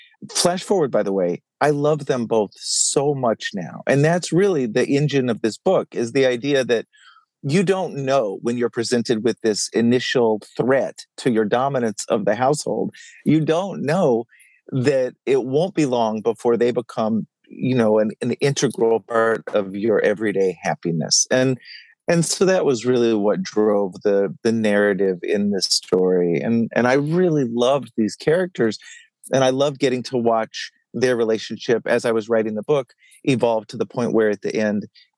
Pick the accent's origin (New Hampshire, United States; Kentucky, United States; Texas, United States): Texas, United States; Dallas; I grew up in Dallas, and I'm the oldest of three kids.